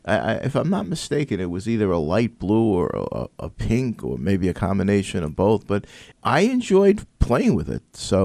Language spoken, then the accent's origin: English; Oceanside, California, United States; born or raised there